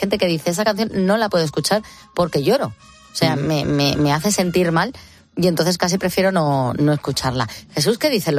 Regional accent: Spain; nosotros como españoles pues nos llevamos el gusto y el orgullo

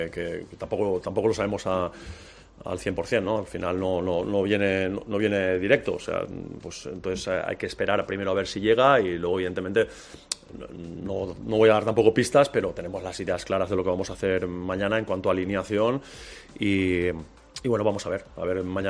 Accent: Spain; Como dicen por allá, por mi tierra, bañar fa riure, ¿no? O ganar hace reír, ¿no?

